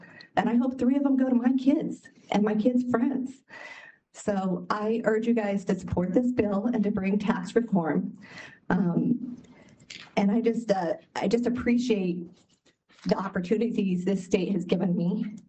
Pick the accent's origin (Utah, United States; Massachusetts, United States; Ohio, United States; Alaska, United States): Alaska, United States; Homer; I'm from the Kenai Peninsula, specifically from Homer